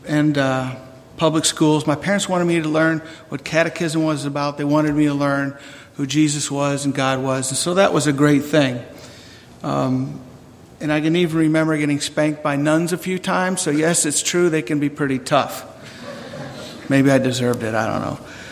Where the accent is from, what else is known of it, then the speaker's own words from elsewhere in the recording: Michigan, United States; I was born in, I was raised in Michigan. I came from a Catholic home.